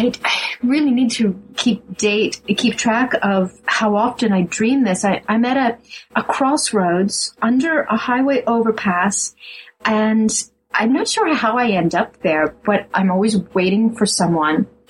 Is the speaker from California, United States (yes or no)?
no; Pennsylvania, United States; now in France; I grew up in Pennsylvania, and it's so green. I do miss that. I do not miss those snows. And they have been this winter. We're in southern France, and area is very different.